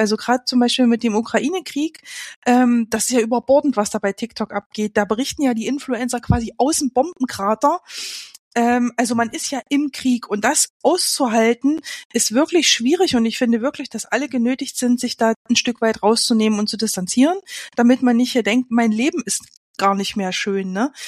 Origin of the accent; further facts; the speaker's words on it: East Germany, Germany; Also ich komme aus Ostdeutschland.